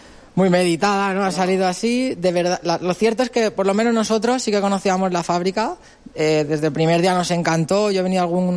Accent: Altea, Valencian Community, Spain; los dos somos de Altea

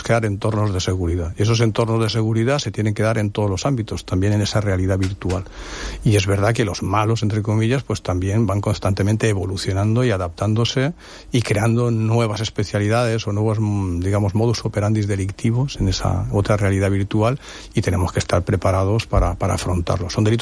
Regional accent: Novelda, Valencian Community, Spain; yo de hecho soy de Novelda, soy de aquí de la provincia.

